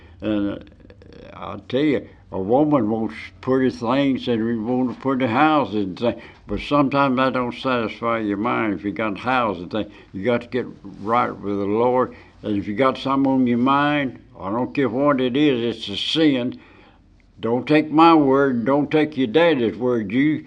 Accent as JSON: {"language": "English", "region": "Georgia", "country": "United States", "tie": "born or raised there", "said": "I grew up in Cotton County. It's changed then to Fulton County."}